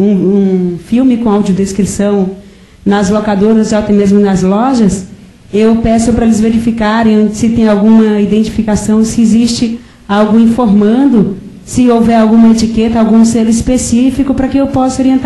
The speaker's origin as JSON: {"language": "Portuguese", "region": "Paraíba", "country": "Brazil", "moved": "yes", "lives_now": "Curitiba, Brazil", "said": "eu sou paraibana, mas moro em Curitiba há 9 anos."}